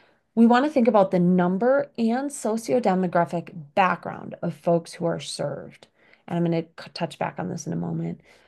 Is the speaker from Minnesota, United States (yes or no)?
yes; Minnesota, United States; I'm from Minnesota, and in Minnesota, we have large refugee populations of Hmong and Somalian individuals.